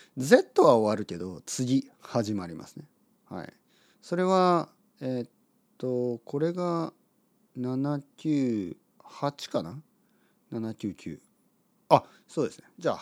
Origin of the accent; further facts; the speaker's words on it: Oita, Japan; まあ、僕は温泉タウン、温泉シティ、大分の、出身ですから、